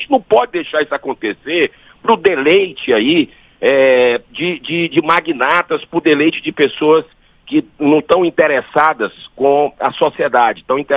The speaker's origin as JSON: {"language": "Portuguese", "region": "Northeast Region", "country": "Brazil", "said": "nós que somos do Nordeste, sabemos o quanto sofremos historicamente com estrangeiros"}